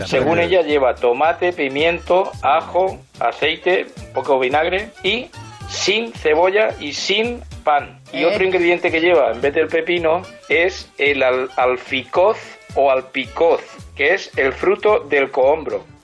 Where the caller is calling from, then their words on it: Alicante, Valencian Community, Spain; Hola, buenos días … de Alicante.